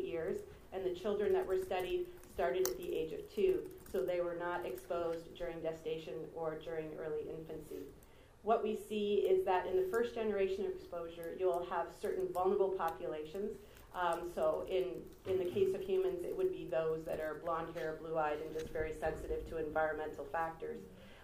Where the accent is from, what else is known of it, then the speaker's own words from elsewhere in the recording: Ontario, Canada; I come from Oxford County. We're 100% groundwater dependent. We were naturally high in fluoride, and we have some of the worst health outcomes in all of Canada